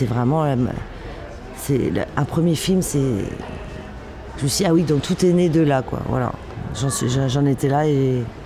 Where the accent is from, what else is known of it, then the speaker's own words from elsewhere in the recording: Indonesia; de mon enfance en Indonésie